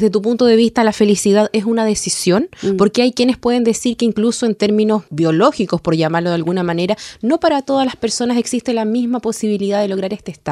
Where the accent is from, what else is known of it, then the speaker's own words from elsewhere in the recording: Chile; ¿Cuán felices somos los chilenos y chilenas?